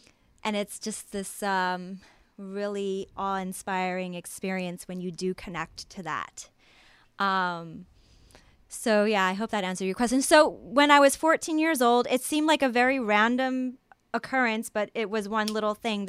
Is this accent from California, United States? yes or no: no; New York, United States; Because New York is my hometown. So when I come here, I stay with my fam.